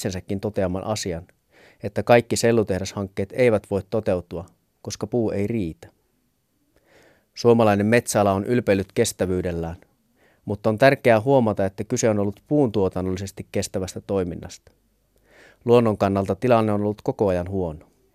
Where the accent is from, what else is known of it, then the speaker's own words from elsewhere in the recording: Lapland, Finland; Kotikonnuillani Lapissa, jossa vallitsee keskustalainen yksipuoluejärjestelmä sivistyslautakunnista maakuntahallintoon ja kansanedustajiin